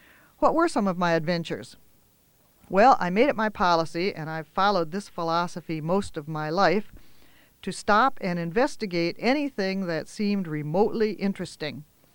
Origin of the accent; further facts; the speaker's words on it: Turtle Township, Wisconsin, United States; So here I was in the house I grew up in Turtle Township in Rock County, Wisconsin, in an area that I knew as well as, well as the inside of my own mouth.